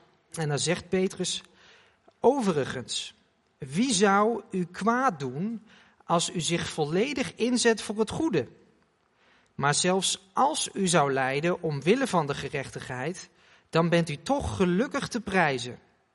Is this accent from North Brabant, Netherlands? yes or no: no; Oegstgeest, South Holland, Netherlands; Zij het niet dat ik ben opgegroeid in Oegstgeest. En Oegstgeest is eigenlijk een soort buitenwijk / gemeente van Leiden.